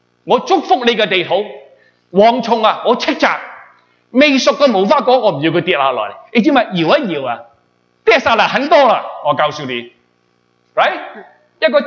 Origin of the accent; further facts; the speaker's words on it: China; 我们中国人没这个教训啊